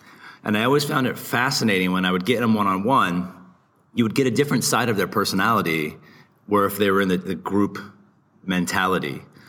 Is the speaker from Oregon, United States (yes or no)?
yes; Portland, Oregon, United States; So I used to work for a company in the Northwest. I'm from Portland originally